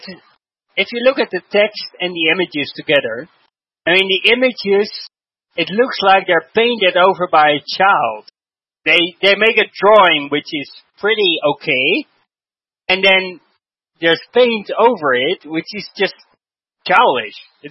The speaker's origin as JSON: {"language": "English", "country": "Netherlands", "said": "I mean, I'm from Holland, you know, and so it is right in the front garden, right?"}